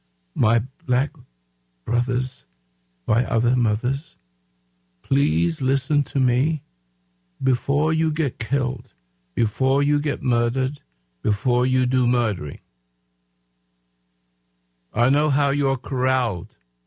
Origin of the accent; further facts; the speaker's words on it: England, United Kingdom; born there; Now, I'm an Englishman. Yes, I was born in England.